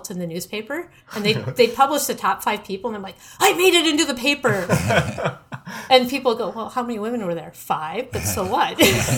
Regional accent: Bloomington, Minnesota, United States; Yeah, I grew up in Bloomington playing out in the woods. Back then it was much more rural. Like I used to walk past a farm to go to my elementary school.

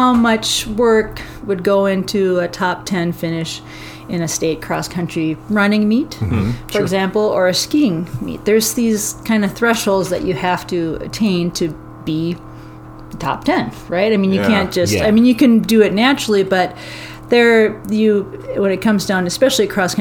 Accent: Marine on St. Croix, Minnesota, United States; I grew up in Marina and St. Croix. Cool. William O'Brien State Park was less than a mile from my house.

